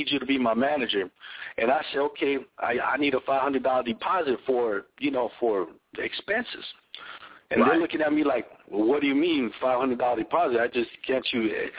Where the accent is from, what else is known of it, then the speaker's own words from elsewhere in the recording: Los Angeles, California, United States; I'm coming from the Northwest, L.A. raised, Northwest based, okay?